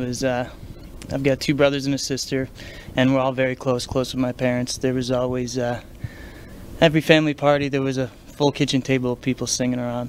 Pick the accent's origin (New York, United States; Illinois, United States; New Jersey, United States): Illinois, United States; Chicago; Yeah, I came to Florida from Chicago in 2016